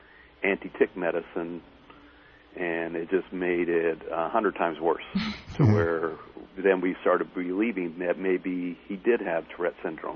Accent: California, United States; I grew up in the Southern California area

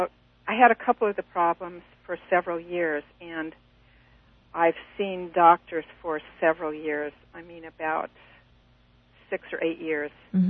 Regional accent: Simi Valley, California, United States; Well, I'm a retired counselor, and I'm from Ventura County, Simi Valley.

